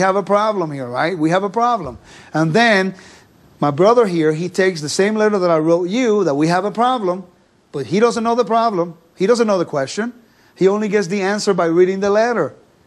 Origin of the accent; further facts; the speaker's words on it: California, United States; English is a second language; also born or lived in Puerto Rico; Okay, I'm Puerto Rican. I was born in Puerto Rico. I learned English when I was 14 years old. Okay, I grew up in California.